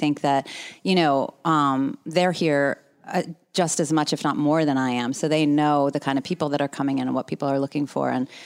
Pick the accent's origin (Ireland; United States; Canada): United States; Pennsylvania; now in New York City, United States; Because when I moved back from New York City, I just kind of decided to go to the town that I grew up in Bucks County.